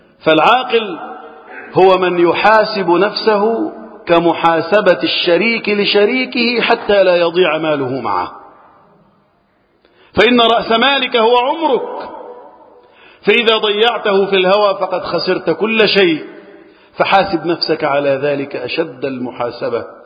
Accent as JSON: {"language": "Arabic", "country": "Egypt", "said": "اللهم احفظ بلدنا مصر وسائر بلاد المسلمين من الفتن."}